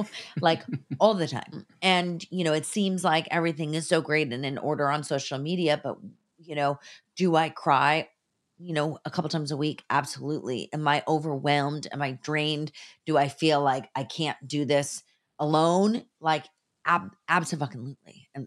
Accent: California, United States; You know, I grew up in the Bay Area and both of my parents were in computer technology.

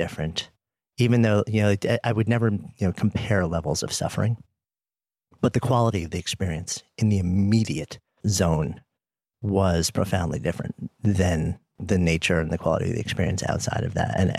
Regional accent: New York City, New York, United States; me post 9/11 in New York City, being a New Yorker

